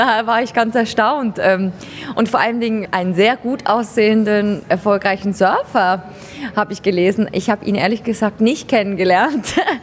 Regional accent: Switzerland; als Schweizerin erfolgreich in Deutschland, gewonnen in Deutschland

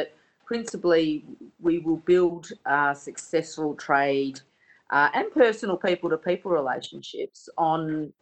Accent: Australia; quite frankly, as an Australian.

